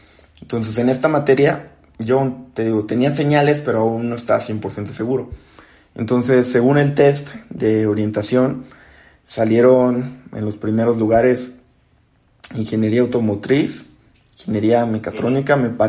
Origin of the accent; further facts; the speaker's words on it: Acapulco, Guerrero, Mexico; Entonces, vine a la Ciudad de México con un tío que está en la parte de la ingeniería automotriz. Regresé a Acapulco